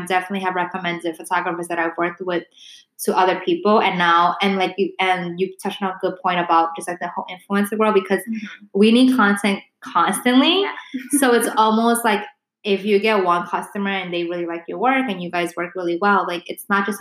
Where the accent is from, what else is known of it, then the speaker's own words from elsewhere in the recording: New York, United States; As a New Yorker, everybody has side hustles.